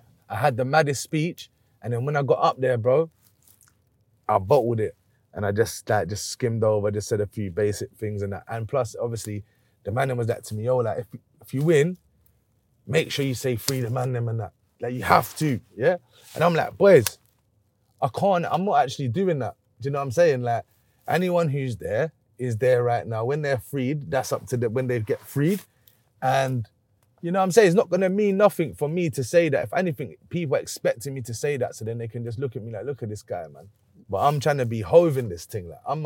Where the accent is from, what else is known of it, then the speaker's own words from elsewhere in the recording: Barking, London, United Kingdom; Essex, like, I grew up here in Barking, always been in Barking.